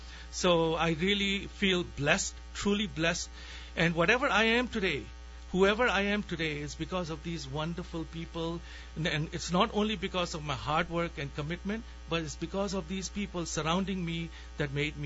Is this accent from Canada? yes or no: no; Myanmar; moved away; also born or lived in East Pakistan; Originally मैं Burma से हूँ.